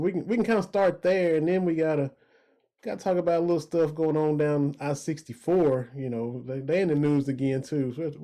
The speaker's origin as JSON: {"language": "English", "town": "Lynch", "region": "Kentucky", "country": "United States", "tie": "born or raised there", "said": "Got a fellow Harlan Countyan in here. Y'all know I'm from Harlan County. I grew up in Lynch."}